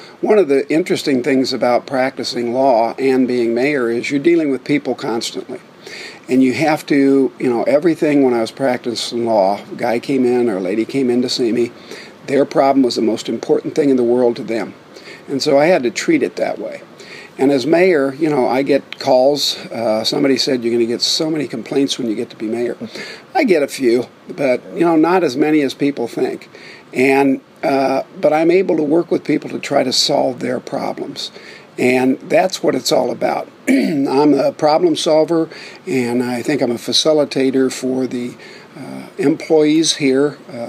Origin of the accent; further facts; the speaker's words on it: Keokuk, Iowa, United States; Well, I'm born and raised in Keokuk, grew up here, went off to college and law school, came back in 1978